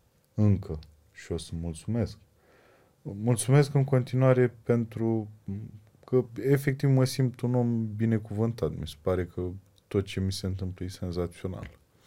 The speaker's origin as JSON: {"language": "Romanian", "town": "Focșani", "region": "Vrancea County", "country": "Romania", "tie": "born or raised there", "lives_now": "Bucharest, Romania", "said": "Sunt un om, sunt un om din Focșani, născut în Focșani, care a venit la București cu speranțele de a fi un foarte bun actor."}